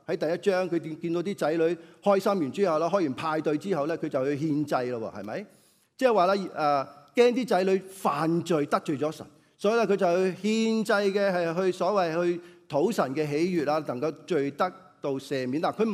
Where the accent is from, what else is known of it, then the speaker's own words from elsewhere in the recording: China; 依個係我哋中國人好多千年以來我哋都係咁樣諗嘢嘅